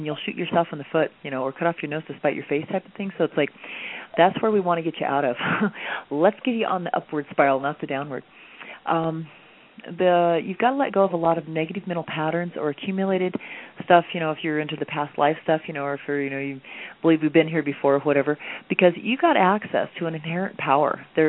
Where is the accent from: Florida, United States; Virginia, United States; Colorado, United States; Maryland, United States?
Colorado, United States; I'm going to cheat because I know 307 is Wyoming because I'm from Colorado.